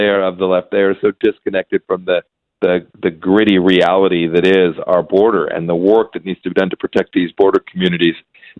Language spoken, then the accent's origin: English; Kansas, United States; including in my home state of Kansas.